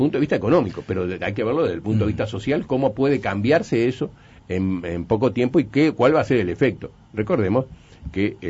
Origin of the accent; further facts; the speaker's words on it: Uruguay; no estoy ni aceptaría como uruguayo las cosas que pasan en Venezuela